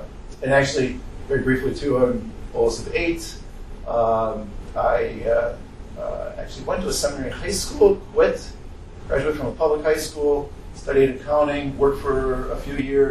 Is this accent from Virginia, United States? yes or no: no; Wisconsin, United States; I was born in Wisconsin, grew up in Wisconsin, but actually studied for this diocese and have been ordained for 30 years.